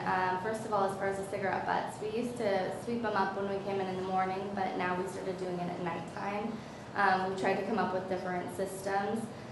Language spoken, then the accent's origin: English; Portland, United States; So in the beginning, we opened over there, we're from Portland, so we didn't know everyone in town, and we didn't really know what to expect.